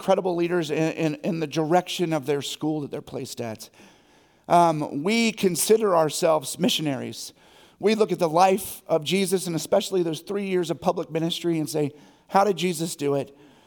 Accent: Harrisonburg, Virginia, United States; I'm actually from Harrisonburg. Moved back here 3 years ago

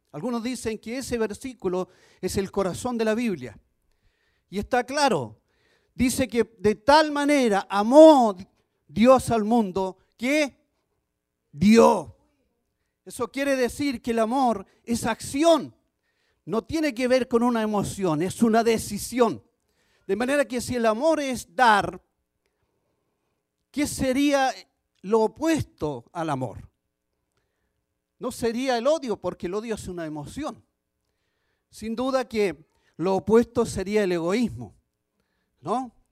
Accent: Chile; Fíjese, en mi país, en Chile, yo recuerdo hace años atrás

